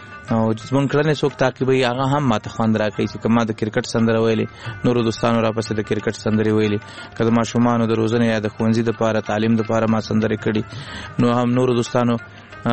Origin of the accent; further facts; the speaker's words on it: Laghman, Afghanistan; now in Kunduz, Afghanistan; زمونږ اصلا د لغمان ولایت یو